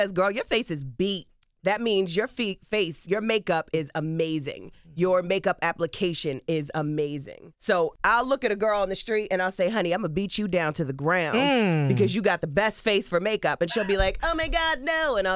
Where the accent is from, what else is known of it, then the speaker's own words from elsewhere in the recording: Hatfield, Pennsylvania, United States; I'm born and raised in Hatfield, Pennsylvania, and then moved to Philadelphia. I was living in Port Richmond